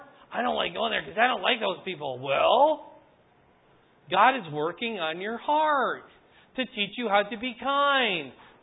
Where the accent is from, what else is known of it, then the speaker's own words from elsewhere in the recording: Wisconsin, United States; I'm from Wisconsin. We have a different alphabet.